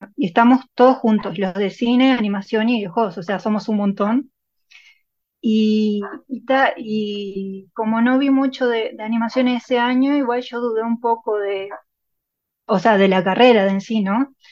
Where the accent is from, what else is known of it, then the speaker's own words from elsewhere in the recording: Montevideo, Uruguay; yo soy de Montevideo.